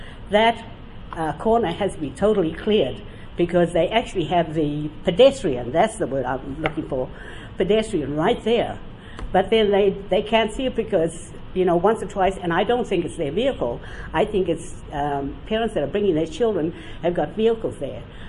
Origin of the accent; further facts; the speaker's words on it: New Zealand; also born or lived in Boston, United States / New York, United States; I had a beautiful Boston accent for 5 years. I stayed in New York, went home to New Zealand, and now I have my accent back.